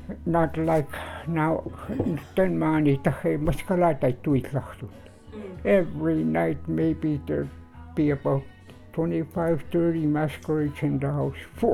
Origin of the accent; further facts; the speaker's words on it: English Bay, Alaska, United States; born there; Mostly I spent my time in English Bay. That's where I was born. And I know like me, I was born in English Bay.